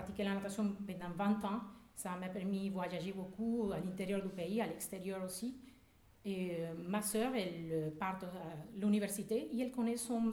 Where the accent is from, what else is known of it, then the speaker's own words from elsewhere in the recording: Caracas, Capital District, Venezuela; French is a second language; je suis vénézuélienne, je suis née au Venezuela, la capitale, Caracas. Et mes parents sont au Venezuela, ils habitent là.